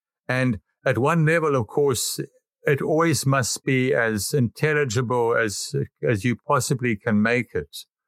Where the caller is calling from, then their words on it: Raleigh, North Carolina, United States; I am calling in from Raleigh, North Carolina.